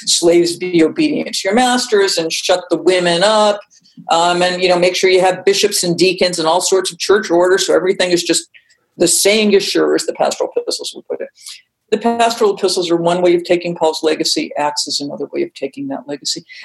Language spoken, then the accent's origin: English; Massachusetts, United States; You know, I'm from Massachusetts. I learned all about the Pilgrims